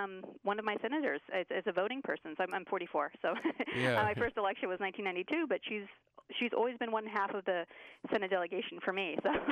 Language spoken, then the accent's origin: English; Maryland, United States; I grew up in Harford County, sir.